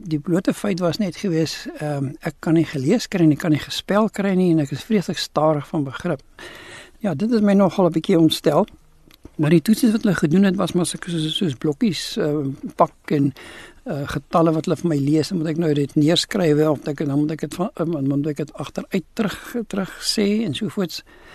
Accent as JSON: {"language": "Afrikaans", "town": "Krugersdorp", "region": "Gauteng", "country": "South Africa", "tie": "born there", "said": "ek is in Kreeusdorp gebore"}